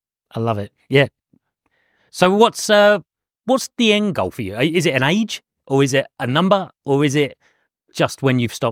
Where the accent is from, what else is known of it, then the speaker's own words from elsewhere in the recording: Brighton, South East England, United Kingdom; I'm from Brighton.